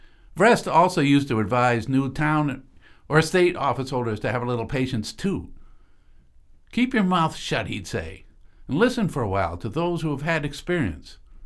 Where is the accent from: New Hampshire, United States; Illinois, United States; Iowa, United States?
New Hampshire, United States; Dublin; Dublin, New Hampshire, my hometown